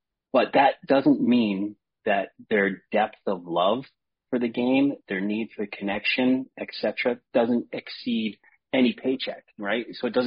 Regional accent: Canada; from the time I was a very young kid growing up in Canada

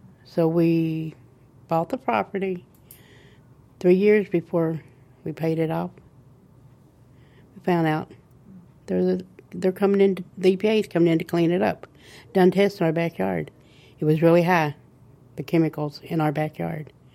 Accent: West Virginia, United States; I grew up in West Virginia. We burnt coal. So I've had it ever since I was a little kid.

